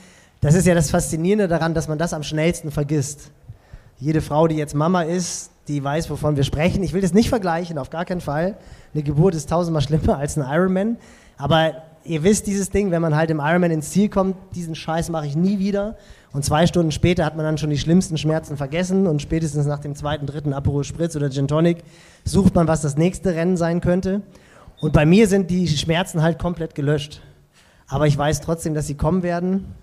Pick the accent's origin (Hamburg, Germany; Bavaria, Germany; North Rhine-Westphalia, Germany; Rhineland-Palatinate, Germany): Hamburg, Germany; Und das sage ich als Hamburger, das heißt schon was.